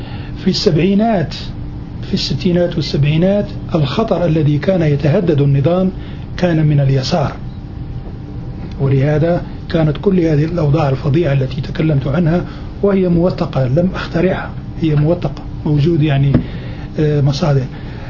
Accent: Morocco; أنا مغربي وأعرف المغرب أكثر منه.

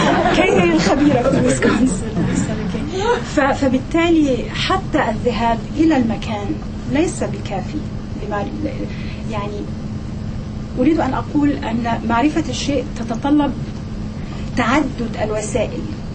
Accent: Egypt; أنا من مصر وبكتب الدكتوراه بتاعتي عن مصر

